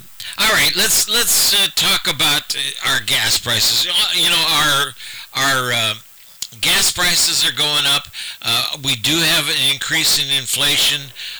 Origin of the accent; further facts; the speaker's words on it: United States; But I was raised in the United States